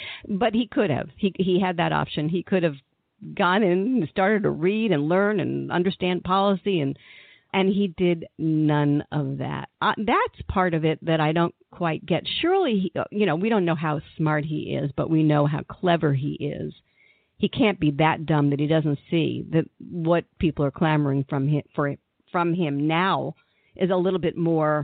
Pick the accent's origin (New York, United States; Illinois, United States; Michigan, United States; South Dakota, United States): New York, United States; I grew up in New York and then moved to the South